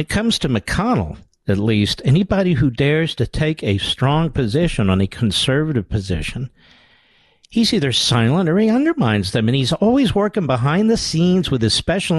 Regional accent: Pennsylvania, United States; I grew up in Pennsylvania. It's 3 or 4 different states in one.

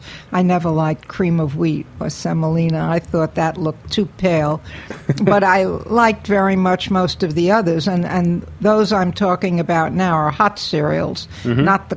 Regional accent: Brooklyn, New York, United States; And when I was growing up in Brooklyn, on very, very snowy mornings, my mother would announce as she awoke my brother and me, it's a hot cereal morning

